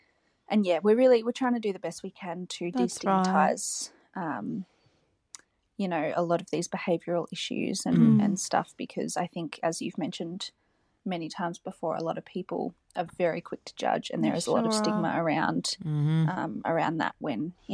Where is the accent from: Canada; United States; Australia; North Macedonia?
Australia; Melbourne, Victoria; I'm from Melbourne.